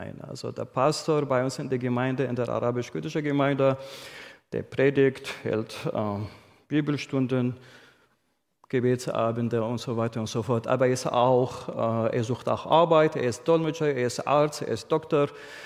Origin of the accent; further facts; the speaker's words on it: Iraq; now in Germany; Also ich komme aus dem Irak. Meine Frau und ich leben in Deutschland seit 2001.